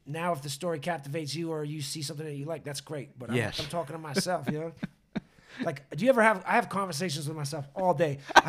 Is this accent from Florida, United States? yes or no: no; Boston, Massachusetts, United States; I mean, I'm from Boston. Chelsea's right there, you know?